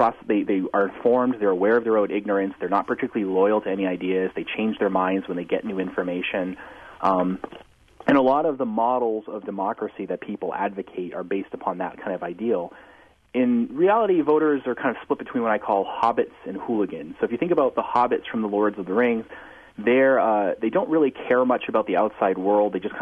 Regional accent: New England, United States; So, I'm from New England originally

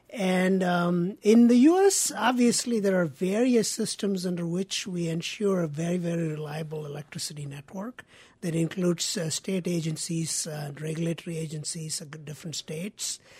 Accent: India; I grew up in India

